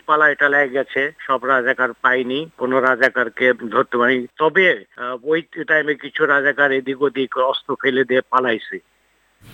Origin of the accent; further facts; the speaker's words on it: Bangladesh; 23 বছরের শাসক শোষণের থেকে আমরা মুক্ত হয়ে একটা আমাদের বাঙালিদের নিজস্ব একটা দেশ পেয়েছি, যে দেশটা আমরাই পরিচালনা করব